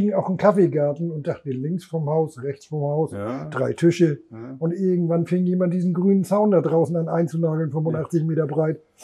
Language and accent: German; Hamburg, Germany; geboren bin ich in der Kinderklinik, wie hieß denn das früher? In Ordensen heißt das heute, Kinderklinik Ordensen, Bülowstraße.